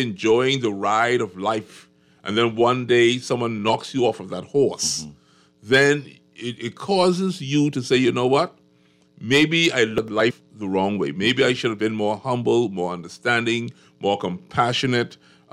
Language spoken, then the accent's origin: English; Bahamas; now in United States; And, you know, growing up in the Bahamas, Darwin, mm-hmm. you could never, ever have told me that there was a large block of individuals in this country mm-hmm. that was homeless.